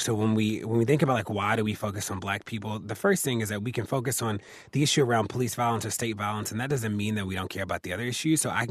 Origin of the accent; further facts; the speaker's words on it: Maryland, United States; In Maryland, my hometown, there's a law that says that you can file an anonymous complaint against an officer for everything except brutality.